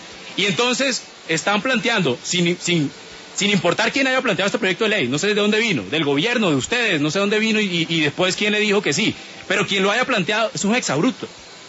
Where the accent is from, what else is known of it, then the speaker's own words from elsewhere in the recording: Colombia; Yo estoy poniendo una posición como colombiano.